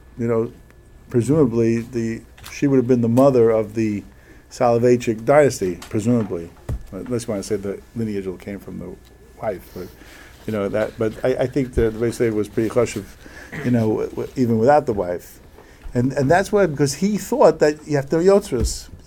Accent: New York City, New York, United States; I grew up in Borough Park, and the shul I was in said every Yotzeris.

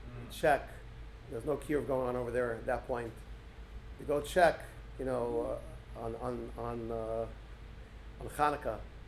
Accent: Brooklyn, New York, United States; there were more Jews on that block in Long Island than my block growing up in Flatbush.

